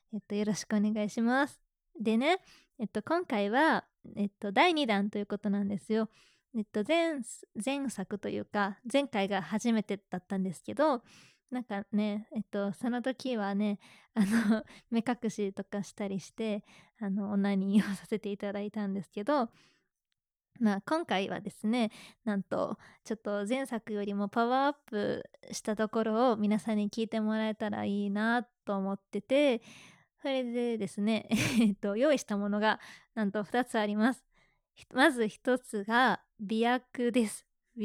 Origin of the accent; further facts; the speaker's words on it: Kansai, Japan; accent: Kansai dialect; 関西人なので、基本は関西弁なんですけど